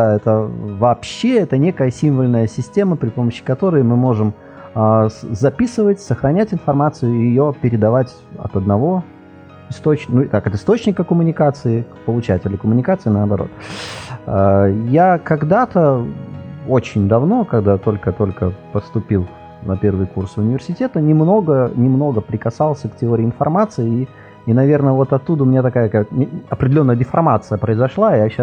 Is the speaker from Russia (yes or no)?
no; Latvia; first language ru; свой любимый и родной, могучий наш, русский, латышский, который я использую каждый день, поскольку я из Латвии, и на работе, хочешь не хочешь, приходится его использовать, да, и у меня семья в настоящий момент, она двуязычная